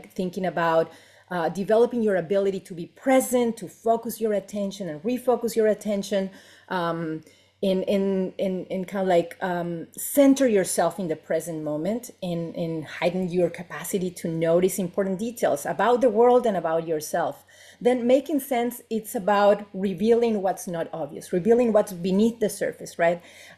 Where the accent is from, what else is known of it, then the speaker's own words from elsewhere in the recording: Uruguay; I'm in Uruguay, in my home country.